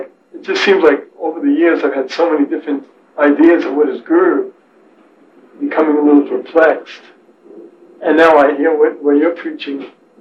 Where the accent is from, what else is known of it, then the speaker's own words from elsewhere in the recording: United States; I was from America, stationed in England.